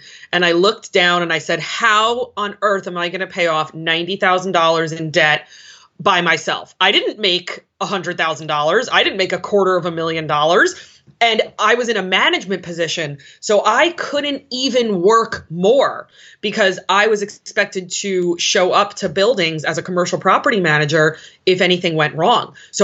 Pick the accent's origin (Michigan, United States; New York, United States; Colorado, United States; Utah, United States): New York, United States; I'm originally from New York.